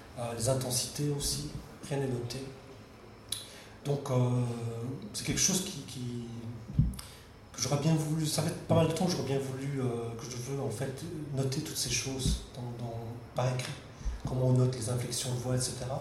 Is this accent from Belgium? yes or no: yes; Belgium; Je viens de Belgique, j'ai tendance à rallonger sévèrement les voyelles.